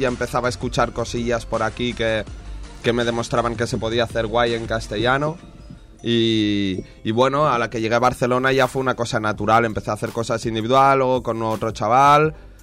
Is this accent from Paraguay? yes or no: no; Belgium; Bueno, yo crecí en Bélgica